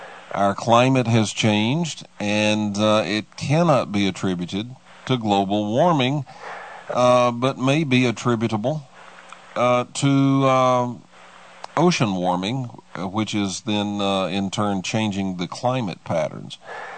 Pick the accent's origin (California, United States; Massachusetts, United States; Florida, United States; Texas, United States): Texas, United States; Dallas; Well, you know, I grew up in Tornado Alley. I grew up in Dallas, Texas.